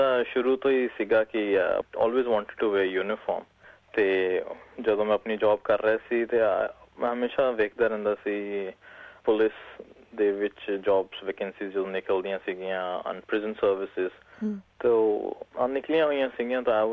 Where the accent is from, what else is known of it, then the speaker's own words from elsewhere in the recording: Mohali, Punjab, India; moved away as an adult; now in Melbourne, Australia; ਜੀ ਮੈਂ ਇੰਡੀਆ ਤੋਂ ਹੈਗਾ ਮੋਹਾਲੀ ਤੋਂ, ਤੇ ਮੈਂ ਆਇਆ ਸੀ ਆਸਟ੍ਰੇਲੀਆ ਮੈਲਬਰਨ ਇਨ 2005